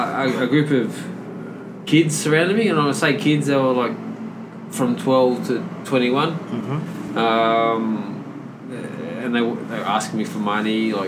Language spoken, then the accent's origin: English; Australia; like I'm an Australian, and I moved to an area with just full of Filipinos.